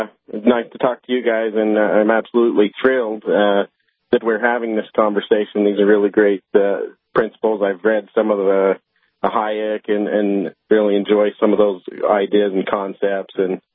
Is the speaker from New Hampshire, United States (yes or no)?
no; Utah, United States; I'm from Utah.